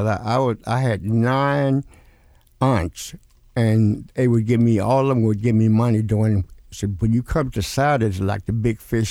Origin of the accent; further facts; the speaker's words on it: Ninety Six, South Carolina, United States; born there; also born or lived in Philadelphia; I was born in the South, a little place called 96 South Carolina. I was around 6, 7, and 8.